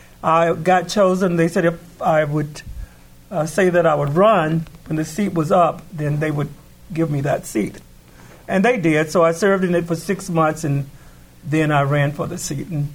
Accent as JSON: {"language": "English", "region": "the South", "country": "United States", "tie": "born there", "moved": "as an adult", "lives_now": "Anchorage, United States", "said": "I've lived in Anchorage now for 40 years this year. Never thought I would end up here. I was born in the South."}